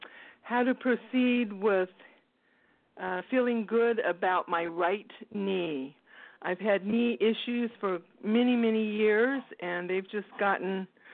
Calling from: Texas, United States; I'm calling from Texas.

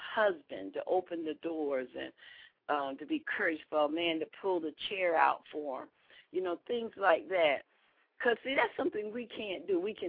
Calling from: Decatur, Georgia, United States; I was just going to say I'm calling from Decatur, Georgia.

